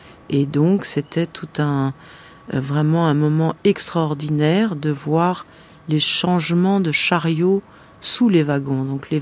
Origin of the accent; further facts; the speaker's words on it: Paris, Île-de-France, France; born there; Je suis née en 1961 à Paris. Et je viens d'un milieu qui est un milieu franco-russe, franco-français par ma mère et russe par mon père